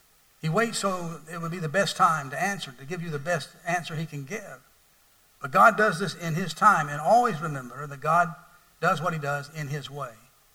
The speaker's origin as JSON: {"language": "English", "region": "Deep South", "country": "United States", "tie": "born or raised there", "said": "I grew up in the Deep South in a rural environment."}